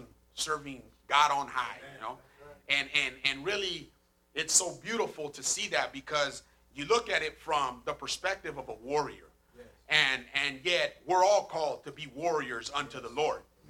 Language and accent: English; Fontana, California, United States; I grew up there in Fontana, got into some trouble towards my high school years